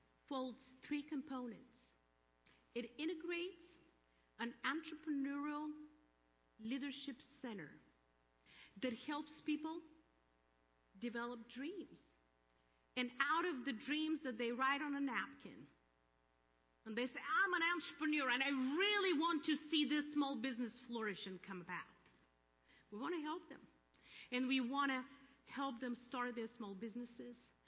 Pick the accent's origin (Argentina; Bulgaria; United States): Bulgaria; accent: Bulgarian; English is a second language; like my femaleness and my Bulgarian background and my accent with which I will be preaching the gospel